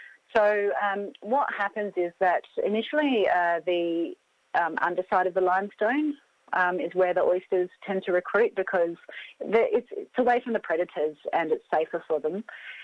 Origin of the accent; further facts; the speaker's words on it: South Australia, Australia; I grew up fishing in South Australia. I come from a family of wreck fishers